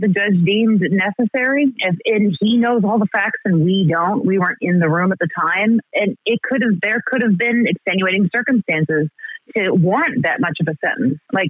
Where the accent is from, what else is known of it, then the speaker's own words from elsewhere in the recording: United States; moved away; I believe, because I'm American. I grew up American, but I'm here now.